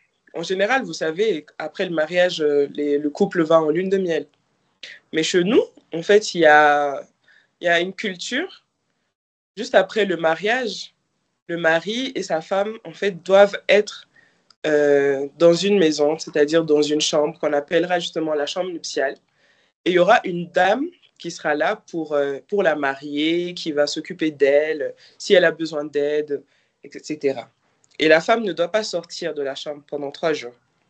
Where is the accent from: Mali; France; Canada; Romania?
Mali; j'ai d'abord fait 5 ans en Belgique. Après cela, nous sommes rentrés au Mali. Avant toute chose, j'ai appris d'abord le français avant même ma langue maternelle.